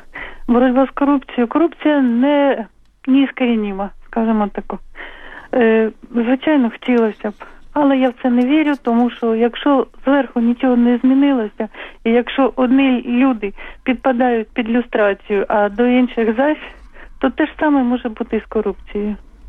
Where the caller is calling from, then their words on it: Kyiv, Ukraine; я з Києва.